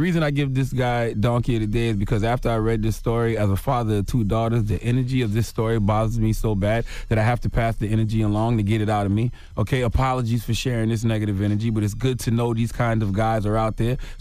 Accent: Moncks Corner, South Carolina, United States; I'm from South Carolina, Monk's Corner, South Carolina, 843 all day. I grew up on down south music

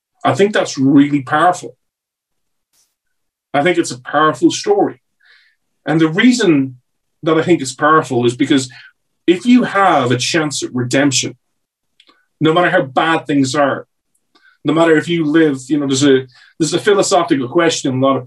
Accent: United States; I don't want to say this as an American

